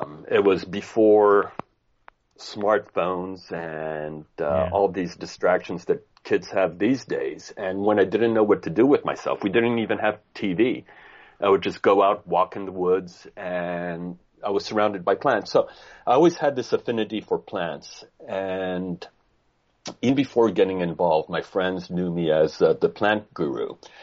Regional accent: France; English is a second language; I grew up in France in the countryside, very, very rural. I rented, or my parents rented, a semi-detached house, which was part of a farm.

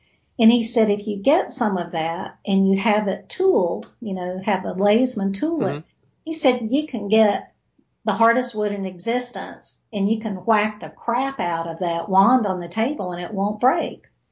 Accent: Southern United States, United States; accent: Southern; people were so taken aback by my Southern accent.

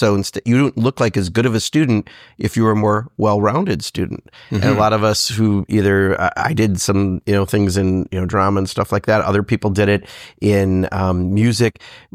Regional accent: Kenosha, Wisconsin, United States; from my hometown of Kenosha was Norm Nielsen.

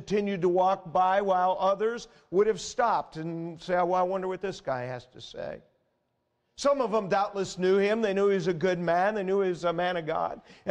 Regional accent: United States; I've felt proud and I've gloried as I've traveled some in the fact that I'm an American.

